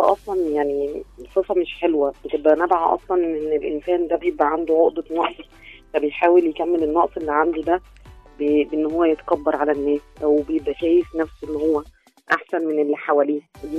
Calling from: 6th of October City, Giza Governorate, Egypt; من اكتوبر.

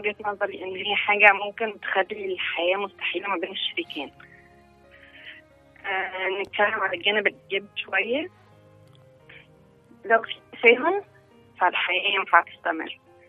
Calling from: Alexandria, Alexandria Governorate, Egypt; من اسكندرية

